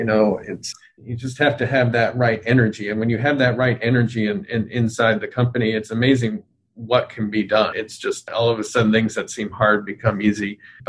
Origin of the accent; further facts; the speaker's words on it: United States; we're obviously American here